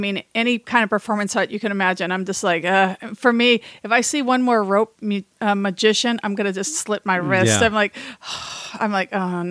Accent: Hollywood, California, United States; And because I grew up in Hollywood, like getting past like a lone security guard into a room is like, oh, it's so exclusive.

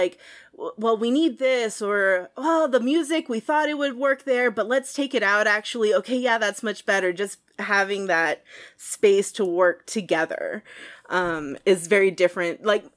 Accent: San Antonio, Texas, United States; I grew up in San Antonio, Texas, so... I'm sure everybody listening got a picture of what that political religious landscape might look like.

